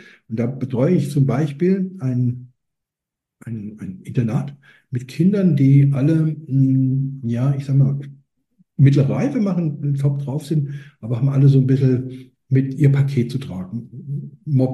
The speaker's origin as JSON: {"language": "German", "region": "Hesse", "country": "Germany", "said": "Ich sage das sehr oft, ich bin Hesse."}